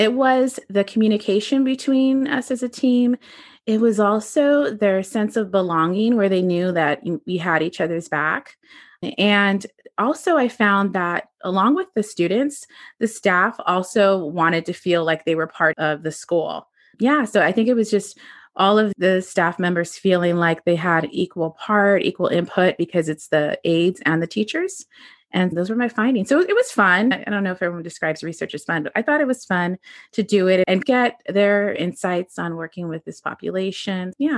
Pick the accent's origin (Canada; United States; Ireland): Canada; born there; I was born in Canada. It's random because because my father's a physician and that was one of the places he was doing his training. So I was there for like a whole month after I was born.